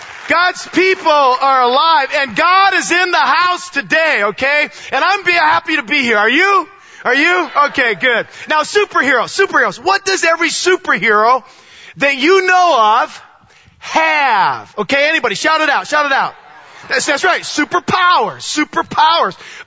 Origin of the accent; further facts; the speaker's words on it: Port Clinton, Ohio, United States; I was born and raised for 20 years of my life in Ohio, okay? Okay? I'm actually from Port Clinton, Ohio.